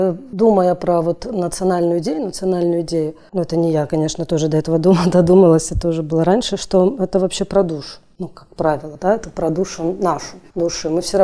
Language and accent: Russian; Belarus; accent: trasianka; моя тросянка, которая во мне присутствует, даже вот моя русская речь, она все равно с белорусским акцентом. Я имкнусь выучать белорусскую мову зараз. Вельми соромлюся, что я на ей тренно говорю, что у меня шмат русских слов.